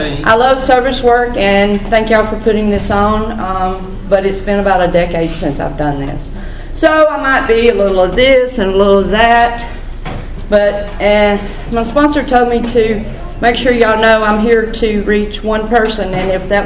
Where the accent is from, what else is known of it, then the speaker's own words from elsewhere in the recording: Arab, Alabama, United States; also born or lived in Baton Rouge, Louisiana; I grew up in Arab, Alabama, God's country.